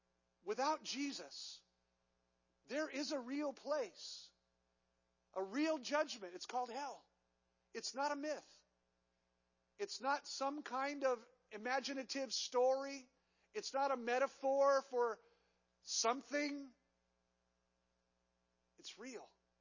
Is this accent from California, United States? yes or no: yes; California, United States; I was born and raised in the East Bay.